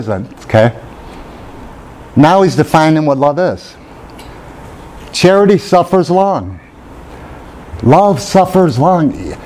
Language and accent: English; Germany; I can't say, oh, I'm Irish, so I'm impatient, right? I'm German.